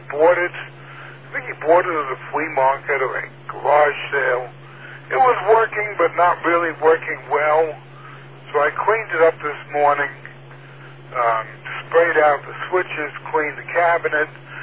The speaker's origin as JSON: {"language": "English", "town": "Whitestone", "region": "New York", "country": "United States", "tie": "born or raised there", "said": "my lawyer friend, we grew up here in Whitestone. I know him since I'm like 10 or 11 when I moved here to Whitestone."}